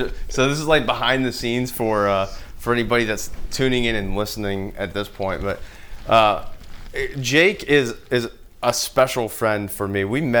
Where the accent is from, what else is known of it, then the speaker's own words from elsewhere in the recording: Nashville, Tennessee, United States; And even though we were out in Colorado, we're both from Nashville and end up living like two blocks away from each other